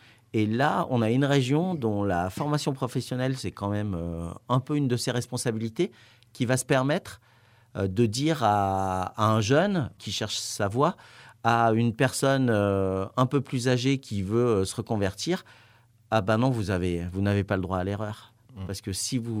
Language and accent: French; Auvergne-Rhône-Alpes, France; Moi, je viens du Trièves à la base